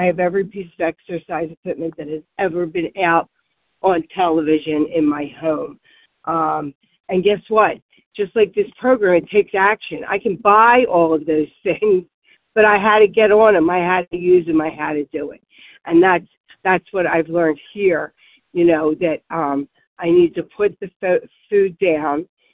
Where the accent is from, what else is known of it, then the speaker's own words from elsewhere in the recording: Warminster, Pennsylvania, United States; I'm from Warminster, Pennsylvania, and so grateful to be recovered